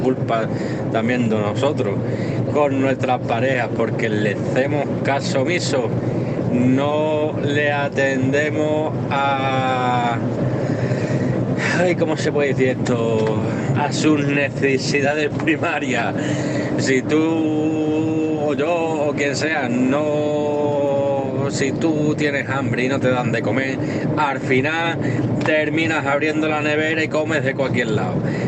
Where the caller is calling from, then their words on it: Mérida, Extremadura, Spain; de Mérida.